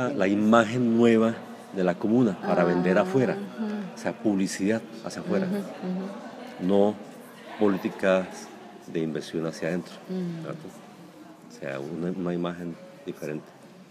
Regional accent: Colombia; now in Norway; Como buen colombiano, pues la timidez es muy poco presente

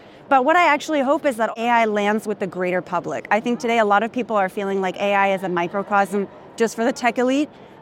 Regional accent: California, United States; moved away as an adult; now in France; Yes, I'm originally from the Bay Area. I came out about 15 years ago to study, and I fell in love with this ecosystem.

